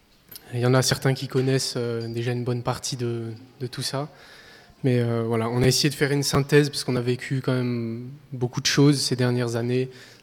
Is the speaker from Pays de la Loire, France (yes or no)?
no; Nice, Provence-Alpes-Côte d'Azur, France; moi j'ai grandi à Nice, mais je viens d'une famille alsacienne, donc … c'est pas tellement niçois comme nom.